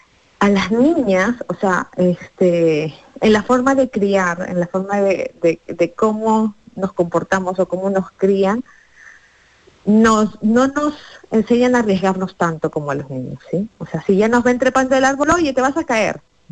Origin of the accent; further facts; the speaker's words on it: Peru; yo cuando era estudiante primaria, secundaria, porque yo soy de Perú, bueno, sentía eso.